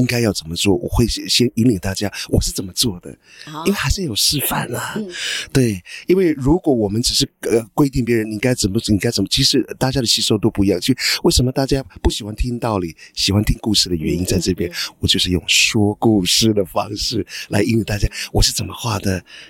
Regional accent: Taiwan; also born or lived in Europe; 我出生在部落，那我是台湾的孩子，但是我因为也有在欧洲生活的经验，所以呢我整个人已经变成不只是部落的孩子，也是台湾人。我也是世界的公民

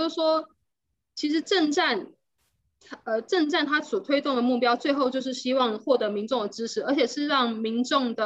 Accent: Taiwan; 我们台湾人可能一般来说对于芬兰比较陌生

